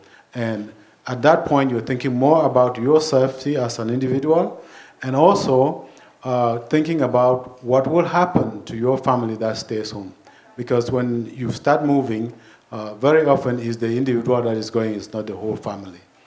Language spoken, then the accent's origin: English; Cameroon; I come from Cameroon. Cameroon is one of the countries in West Africa.